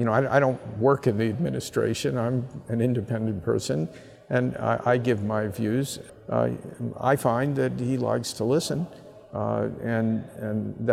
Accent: Philadelphia, Pennsylvania, United States; So I said, well, why don't we open stores all over Pennsylvania? Because I was from Philadelphia.

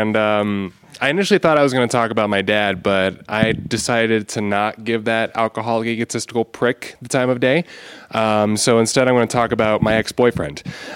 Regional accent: Arizona, United States; I'm like, "No, I'm from Arizona."

